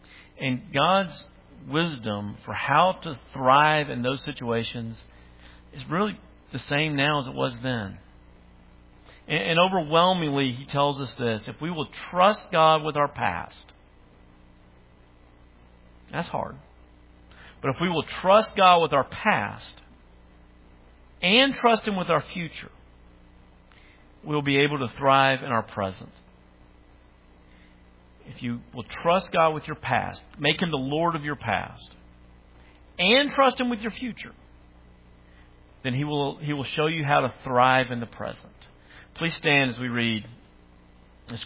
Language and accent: English; United States; accent: redneck; y'all know how my redneck accent goes with names, and I say them all wrong